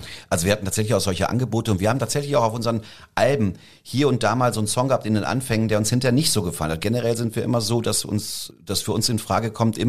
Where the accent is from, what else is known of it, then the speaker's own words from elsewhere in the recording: Halle, Saxony-Anhalt, Germany; Na, weil ich komme doch aus Halle.